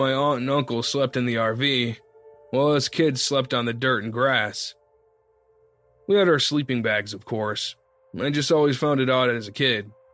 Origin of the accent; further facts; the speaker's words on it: Ohio, United States; You see, growing up in Ohio, I spent a lot of time at my cousin's house.